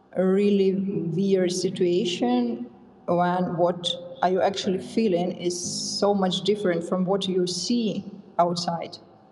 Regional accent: Donetsk, Donetsk Oblast, Ukraine; moved away as an adult; now in Poland; I came from Donetsk, east of Ukraine. You know, might heard the name of the city in the news. Yeah, so for the last 8 years, I've been living in Poland, mostly because of war.

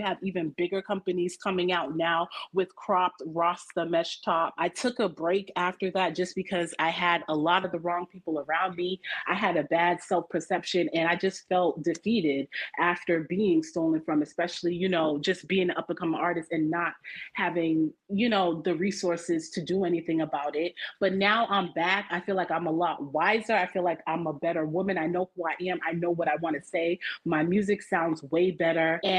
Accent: Boston, Massachusetts, United States; now in Georgia, United States; Well, I'm of Jamaican descent, but I was born and raised in Boston, and now I'm living in Georgia.

